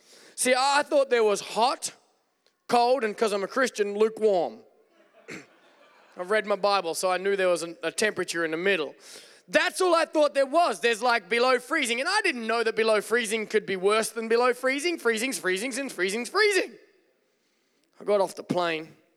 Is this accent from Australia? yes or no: yes; Wodonga, Victoria, Australia; now in United States; I'm from Wodonga, and I've been in Wodonga for a long time, and Wodonga didn't feel like home anymore.